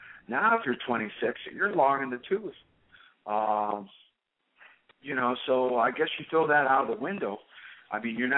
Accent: Cleveland, Ohio, United States; take in mind I'm from Cleveland, and our number three pitcher is probably Bauer now.

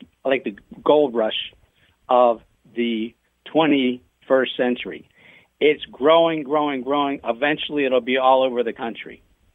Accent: New Jersey, United States; I'm from South Jersey, so you know I got a little Philly in me still.

